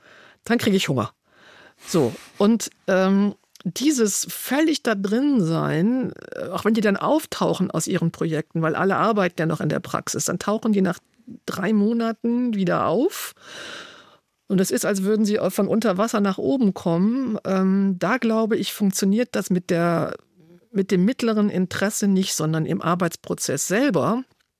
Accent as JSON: {"language": "German", "town": "Aachen", "region": "North Rhine-Westphalia", "country": "Germany", "lives_now": "Cologne, Germany", "said": "Gut, ich komme aus Aachen. Ich bin hier auch nicht geboren"}